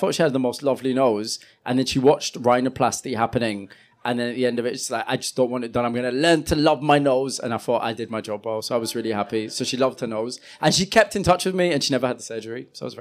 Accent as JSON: {"language": "English", "town": "Huddersfield", "region": "Yorkshire and the Humber", "country": "United Kingdom", "said": "To be completely honest, I'm from Huddersfield."}